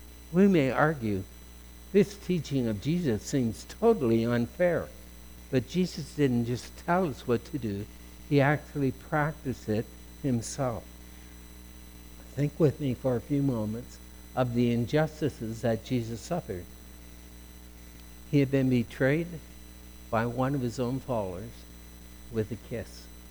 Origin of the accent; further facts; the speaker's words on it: London, Ontario, Canada; one of my close friends when I grew up in London, Ontario.